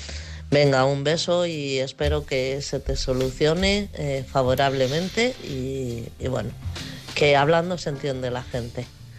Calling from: Mejorada del Campo, Community of Madrid, Spain; de Mejorada del Campo.

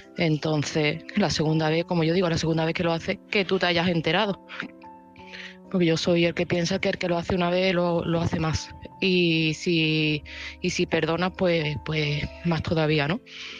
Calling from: Seville, Andalusia, Spain; desde Sevilla

